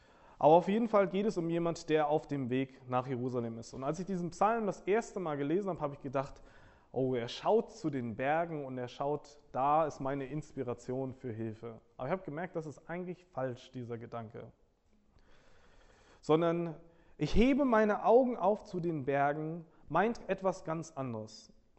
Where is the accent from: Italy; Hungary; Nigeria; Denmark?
Nigeria; German is a second language; Ich bin als junger Mann in Nigeria aufgewachsen. Meine Eltern sind Diplomaten gewesen